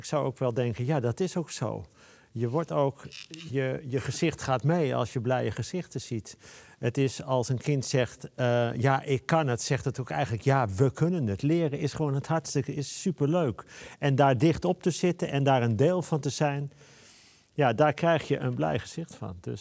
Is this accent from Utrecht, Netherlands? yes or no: no; Bussum, North Holland, Netherlands; ik kom uit Bussum. Dat was toen nog een klein dorp.